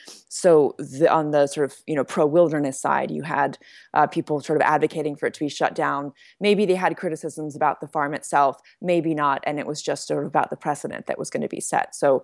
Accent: California, United States; I'm from West Marin and I grew up in the Bay Area.

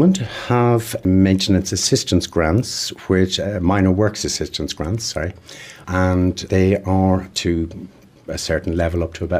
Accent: Ireland; I come from Ireland. Extended families still is the system that operates in Ireland.

